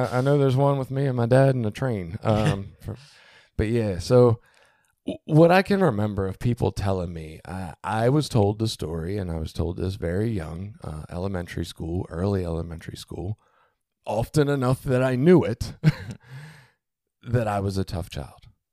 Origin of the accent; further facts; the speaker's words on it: Baltimore, Maryland, United States; born there; I was born in Baltimore City, obviously.